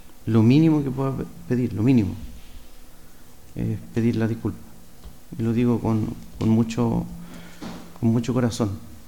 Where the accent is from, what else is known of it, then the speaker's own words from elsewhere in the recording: Chile; tengamos la capacidad como chilenos de decir basta de tantas cosas